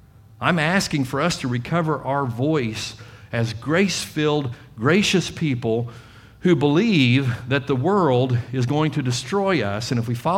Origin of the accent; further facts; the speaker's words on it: Italy; first language Italian; English is a second language; That's home for me because I was born and raised there. Italian is really my first language.